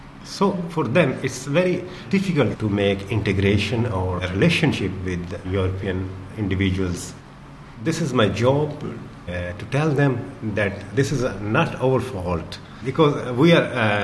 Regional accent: Pakistan; English is a second language; moved away as an adult; now in Italy; I come from Pakistan. I'm living in Italy for around about 17 years. I was came here being a just simple immigrant. I was journalist in Pakistan. I was came here with tourist visa

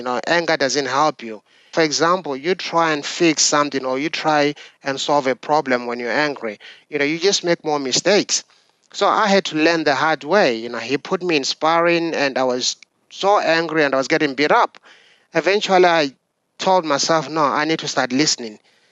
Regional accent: South Africa; growing up in South Africa, where, you know, almost every teenager walked around with a gun or a knife

